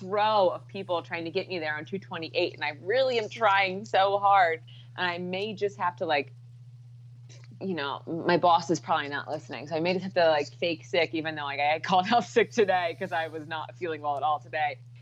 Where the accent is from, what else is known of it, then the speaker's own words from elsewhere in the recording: Philadelphia, Pennsylvania, United States; also born or lived in Georgia; now in Boston, United States; I'm from Philly, but I live. I know I'm so confusing. That's what I always tell people. I'm sorry. I'm confusing. I grew up in Philly, lived there, and I've been up in Boston for I think 4 years.